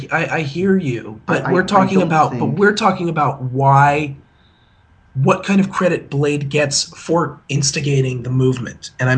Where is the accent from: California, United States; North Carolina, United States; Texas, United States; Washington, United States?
California, United States; And growing up in Orange County, where we have three black people, that was pretty amazing.